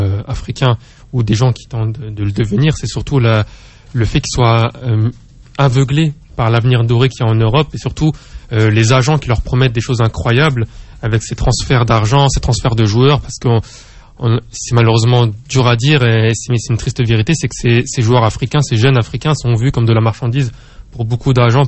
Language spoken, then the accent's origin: French; Morocco; Non, surtout que je suis marocain, donc je viens du continent africain